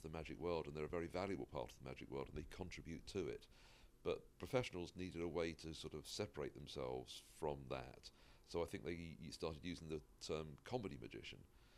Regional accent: United Kingdom; accent: British; now in United States; I didn't move to America going, if I move to America, my British accent will be a real advantage to me.

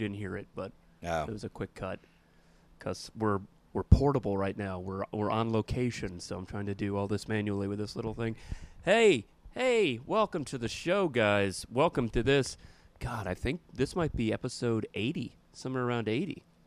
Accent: Florida, United States; young comics to come from Florida, because I was a comic from Florida.

